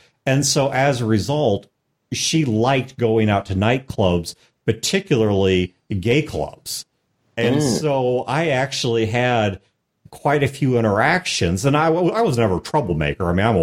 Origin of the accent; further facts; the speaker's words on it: Midwest, United States; also born or lived in Albuquerque, United States; But even talking about being in Albuquerque, look, I'm from the Midwest.